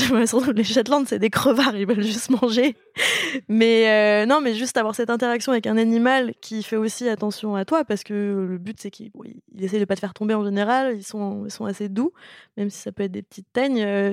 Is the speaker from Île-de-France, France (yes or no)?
yes; Paris, Île-de-France, France; born there; Bon, je suis née à Paris, donc en même temps, je ne pouvais pas renier mes origines.